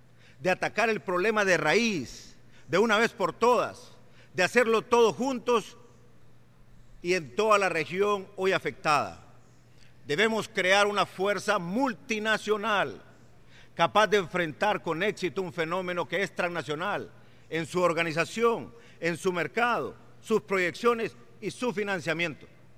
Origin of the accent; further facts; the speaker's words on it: Honduras; No somos nosotros los hondureños.